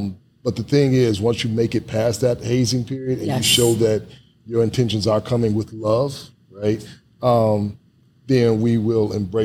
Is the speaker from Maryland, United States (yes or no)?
no; Detroit, Michigan, United States; though I am born and raised in Detroit, when I'm in another neighborhood, I need to acknowledge to the people there that, hey, I'm from Detroit.